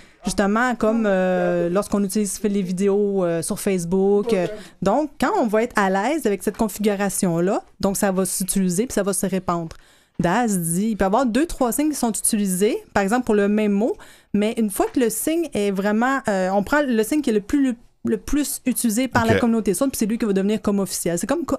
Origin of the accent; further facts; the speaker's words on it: England, United Kingdom; first language British Sign Language; French is a second language; je viens d'Angleterre. Hein? Oui. Donc, ma première langue, c'est la langue des signes, la British Sign Language. Quand j'ai commencé à apprendre la LSQ, j'avais un petit accent. Et quand j'apprends la SL, j'ai un accent également anglais.